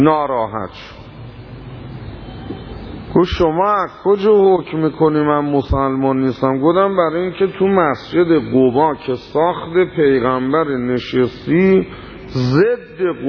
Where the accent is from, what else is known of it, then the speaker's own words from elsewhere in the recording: Iran; به من گفتش که منوی شما اهل کجایی؟ گفتم ایران.